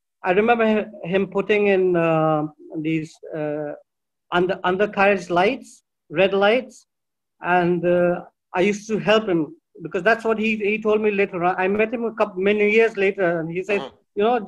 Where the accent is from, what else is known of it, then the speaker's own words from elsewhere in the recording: London, United Kingdom; born there; And I was born in London, in Hammersmith.